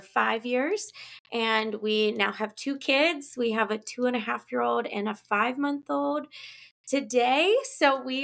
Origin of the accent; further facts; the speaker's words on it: Pittsburgh, Pennsylvania, United States; now in Charlotte, United States; I'm from Pittsburgh, but our school is in Pittsburgh. So we were there for a little period of time. When I graduated, I took myself down to Charlotte